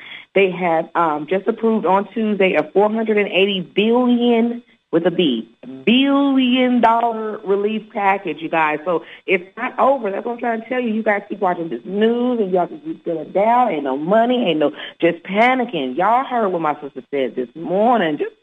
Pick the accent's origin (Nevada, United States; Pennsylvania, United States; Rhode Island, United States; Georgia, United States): Georgia, United States; Decatur; I am from Georgia. I am originally a Georgia peach, honey, from Decatur.